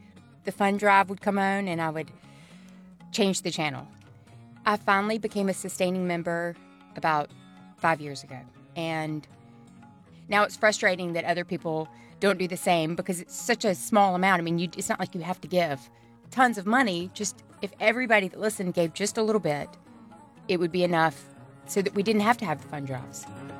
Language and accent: English; Birmingham, Alabama, United States; I am from Birmingham, Alabama.